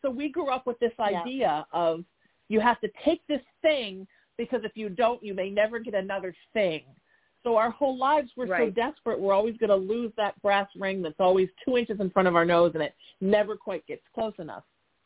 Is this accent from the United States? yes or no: yes; Huntington Beach, California, United States; now in Los Angeles, United States; You know, I grew up in Huntington Beach, about an hour south of L.A. And I moved to Los Angeles after college